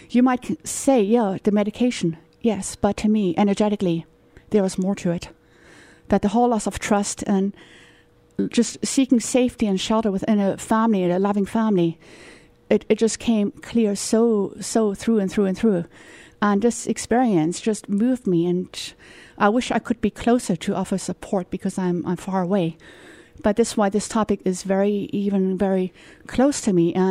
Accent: South Africa; I am from South Africa, and South Africa is now referred to as the rape capital of the world, which is extremely, I mean, disconcerting. It is where I was raised and brought up

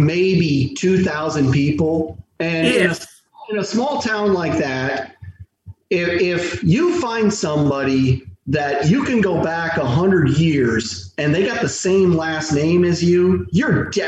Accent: United States; And I go, I'm from America.

